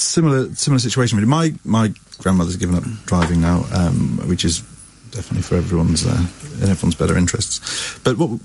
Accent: Portsmouth, South East England, United Kingdom; I was born and brought up in Portsmouth

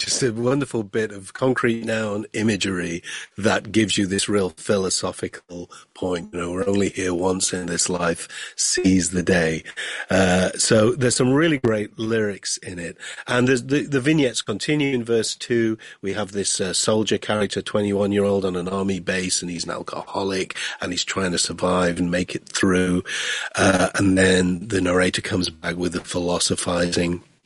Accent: United Kingdom; now in United States; as a Brit living in America

